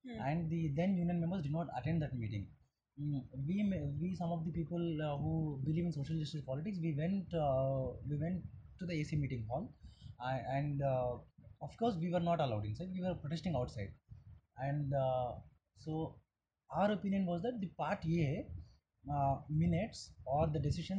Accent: Warangal, Telangana, India; I am from Warangal district, Telangana.

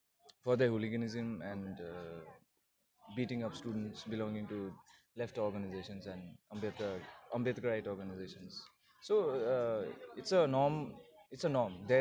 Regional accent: Darjeeling, West Bengal, India; I am from Darjeeling, West Bengal, India. I came to JNU in 2011 to do my master's, and I finished my master's in 2013.

